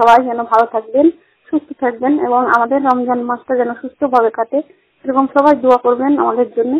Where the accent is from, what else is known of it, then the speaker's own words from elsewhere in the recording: Hariharpara, West Bengal, India; আমার বাড়ি মুর্শিদাবাদ জেলা হরিহারপাড়া ব্লক থেকে বলছি।